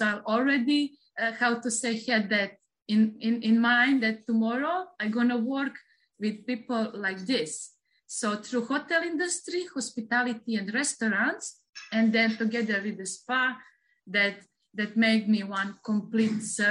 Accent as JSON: {"language": "English", "country": "Montenegro", "said": "I'm coming from Montenegro, and then I'm a masseuse stewardess on board."}